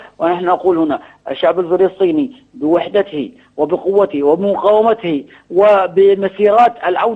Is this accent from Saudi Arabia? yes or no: no; Palestine; لذلك نقول نحن هنا كفلسطينيين أولا يجب أن يكون موحدين خلف برنامج مقاومة يرفض صفقة القرن